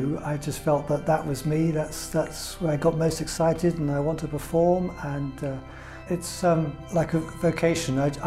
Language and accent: English; Bournemouth, South West England, United Kingdom; I grew up in Bournemouth in Dorset